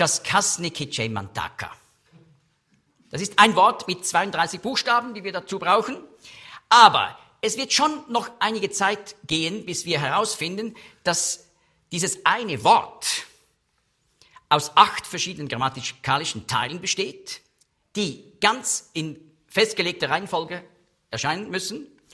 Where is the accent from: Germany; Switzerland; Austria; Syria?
Switzerland; Als Schweizer meine ich jetzt.